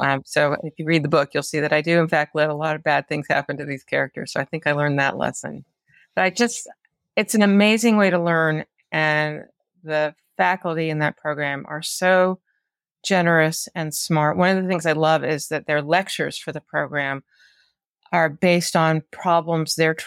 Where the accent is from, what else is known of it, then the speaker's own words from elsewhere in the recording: North Carolina, United States; But I mean, I grew up in the Piedmont, North Carolina